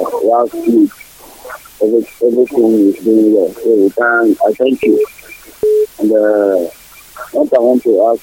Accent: Ogeja, Nigeria; I come from Joshua Street in Ogeja, Iyala. But right now I'm calling you from Ikecha.

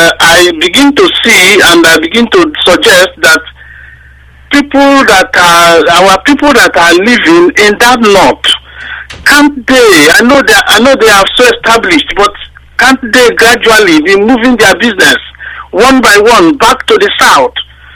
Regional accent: Okwane, Delta, Nigeria; first language Igbo; I am here from Okwane in Ndokwa local government area of Delta State.

